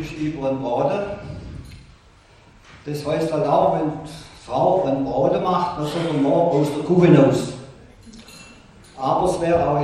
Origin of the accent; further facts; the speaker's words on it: Altenburg, Baden-Württemberg, Germany; born there; Ich bin also ein Reitschmeckter, so sagt man auf Schwäbisch. Ich bin geboren im Kreis Reutlingen, in Altenburg, und wir haben schon 40 Jahre in Bad Niedmar gewohnt.